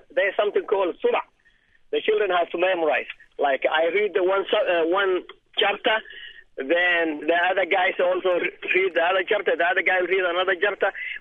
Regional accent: Somalia; And the way I came from Somali, the way we memorize is we have something called Duksi.

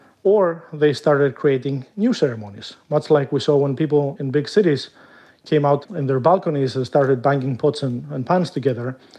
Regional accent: Greece; whenever I go back to my home country, which is Greece

